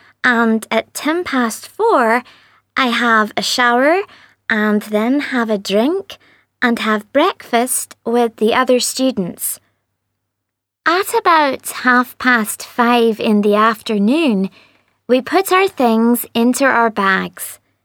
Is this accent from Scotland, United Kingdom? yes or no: yes; Scotland, United Kingdom; now in Brazil; I'm from Scotland. But I'm not in Scotland now. I'm in Brazil